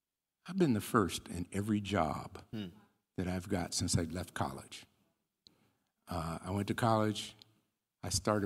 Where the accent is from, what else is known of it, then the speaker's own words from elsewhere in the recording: Cleveland, Ohio, United States; I grew up privileged. What's that mean? I grew up in Glenville in Cleveland. Anybody know Glenville?